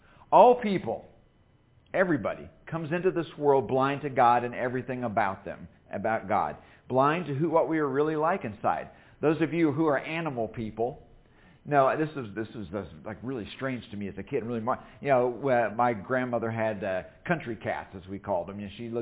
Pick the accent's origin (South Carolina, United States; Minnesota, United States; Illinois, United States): Illinois, United States; That's why I live down here. I grew up in Illinois. I'm allergic to cold. I haven't gone far in the South, apparently.